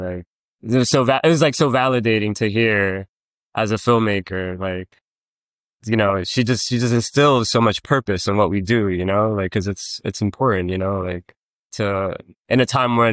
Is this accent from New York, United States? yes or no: yes; Bronx, New York, United States; like growing up in the Bronx. I come from a working class family.